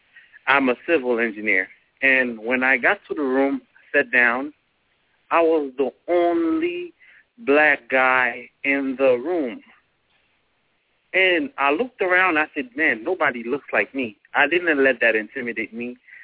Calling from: Illinois, United States; you know I'm calling from Illinois.

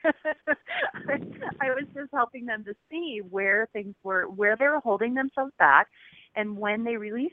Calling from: Boulder, Colorado, United States; I'm in the Boulder, Colorado area.

